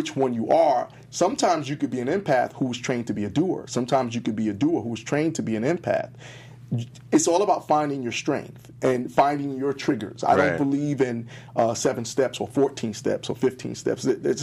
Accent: New York, United States; I mean, I'm from New York, so the people who I hang around, they're all theatrical and theater-based actors.

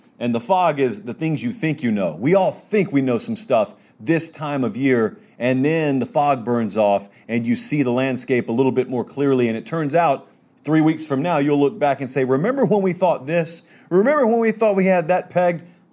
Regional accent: Georgia, United States; I've even heard about it, and I grew up in Georgia.

